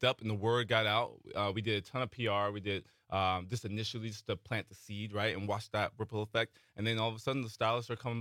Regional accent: Vacaville, California, United States; Vacaville, California is Spanish for Cowtown, if you can imagine.

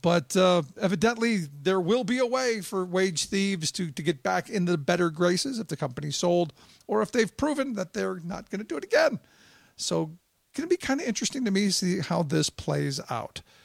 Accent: Cleveland, Ohio, United States; So some good news coming from my hometown of Cleveland, Ohio

